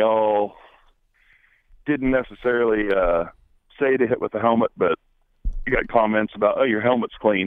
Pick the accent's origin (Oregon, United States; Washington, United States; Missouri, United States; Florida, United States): Missouri, United States; Yeah, I told him I was from Missouri.